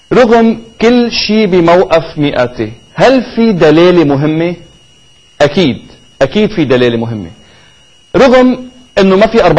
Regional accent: Lebanon; في حدا عم يستلمنا، في حدا عم يستلمنا كلبنانيين كمواطنين

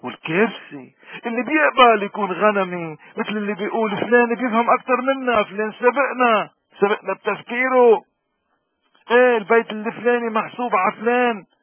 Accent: Lebanon; نحن احوج الناس بالعالم كلبنانيين اليوم ان نوقف نركض

